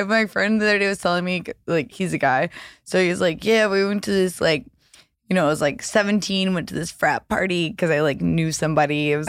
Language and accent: English; the South, United States; Like, I'm from the South. Like, I mean, it was already like a big deal about like to teach evolution like in public schools, right?